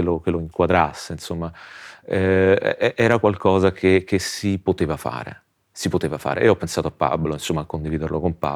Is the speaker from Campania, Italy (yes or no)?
no; Rome, Lazio, Italy; essendo nato e cresciuto a Roma ricordavo alcuni episodi